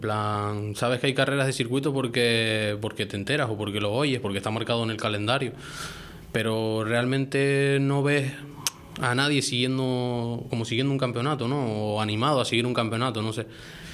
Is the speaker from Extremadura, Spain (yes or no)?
no; Tejina, Canary Islands, Spain; pero al final somos de Tejina.